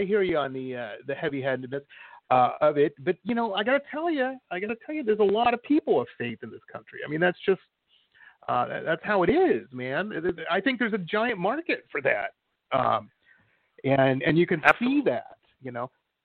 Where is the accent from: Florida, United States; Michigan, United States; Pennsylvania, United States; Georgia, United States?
Michigan, United States; Detroit; I liked it because I grew up in Detroit, so I'm kind of like, they always make these Detroit references in it